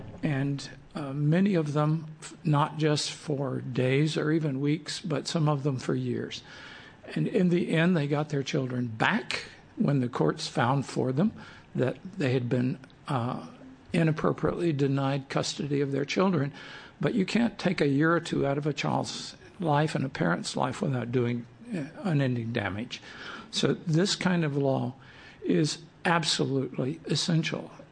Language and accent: English; Corvallis, Oregon, United States; I'm from Corvallis.